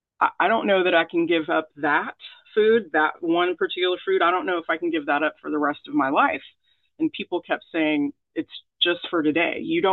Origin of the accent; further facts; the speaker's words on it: Arkansas, United States; I am married, remarried to a great guy who ironically is from Riverside, and we grew up together in Northwest Arkansas, and he moved here to be with me.